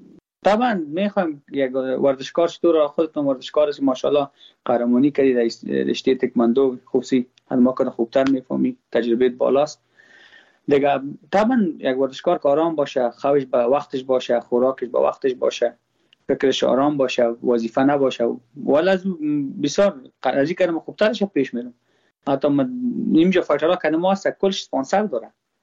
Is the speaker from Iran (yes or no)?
no; Afghanistan; من خود ما افغان هستم